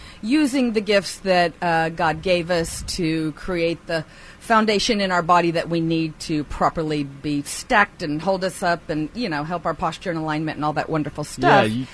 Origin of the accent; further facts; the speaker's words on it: Corpus Christi, Texas, United States; now in Kerrville, United States; I'm a Corpus Christi girl, born and raised in Corpus Christi. Been in Kerrville for about 20 years.